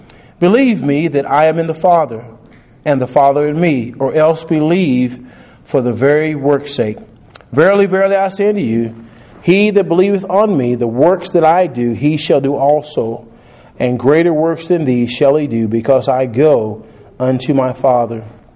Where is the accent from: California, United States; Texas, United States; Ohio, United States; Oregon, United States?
Texas, United States; when I grew up in Texas, you know, suburbs, kind of in the country a little bit. We had 3/4 acre of land.